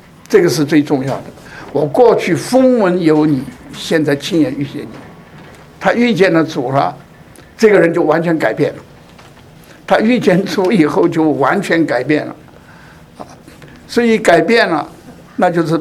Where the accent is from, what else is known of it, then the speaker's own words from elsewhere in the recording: Hong Kong; 特别我是一个香港人，我到那里去是不允许的。